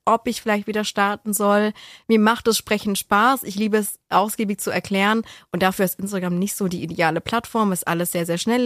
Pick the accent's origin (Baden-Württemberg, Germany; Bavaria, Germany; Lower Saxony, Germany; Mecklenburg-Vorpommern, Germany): Baden-Württemberg, Germany; Ulm; now in Kornwestheim, Germany; Ja, ich komme aus Ulm, aber ich wohne in der Nähe von Stuttgart, so gefühlt.